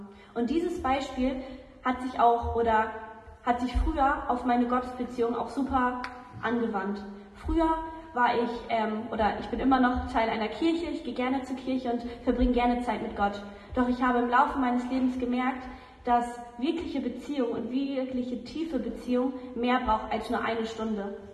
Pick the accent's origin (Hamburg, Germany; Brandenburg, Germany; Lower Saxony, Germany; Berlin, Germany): Lower Saxony, Germany; now in Karlsruhe, Germany; ich bin 19 Jahre alt, ich komme eigentlich aus Niedersachsen, also ganz oben an der Nordsee, aber wohne im Moment in Karlsruhe bei der Bibelschule.